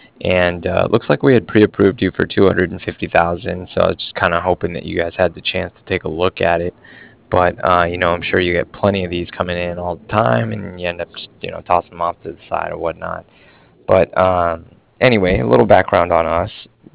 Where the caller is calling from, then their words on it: Cardiff, Wales, United Kingdom; I was calling from Cardiff, and I was calling regarding some financing that was done with KeyBank.